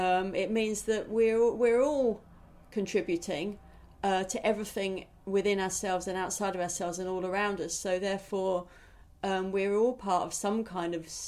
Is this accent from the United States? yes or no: no; United Kingdom; because, you know, I'm a British person talking to an American person.